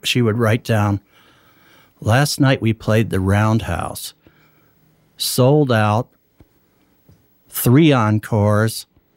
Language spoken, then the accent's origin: English; Pittsburgh, Pennsylvania, United States; also born or lived in Kentucky; Well, I'm originally from Kentucky, but during my formative years, we moved to Pittsburgh, Pennsylvania, which is where my father was from.